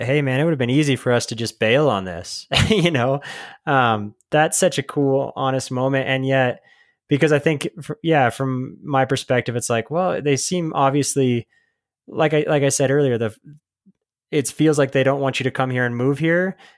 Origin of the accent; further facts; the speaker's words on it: Colorado, United States; And I'm from Colorado, so you're not alone.